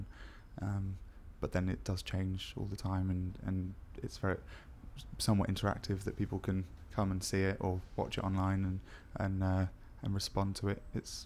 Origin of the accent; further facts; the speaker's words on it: Bristol, South West England, United Kingdom; although I'm performing under the name … I'm 26 and I'm from Bristol.